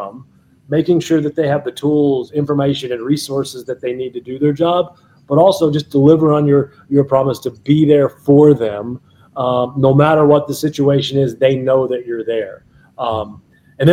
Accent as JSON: {"language": "English", "region": "Kentucky", "country": "United States", "said": "I'm from Kentucky."}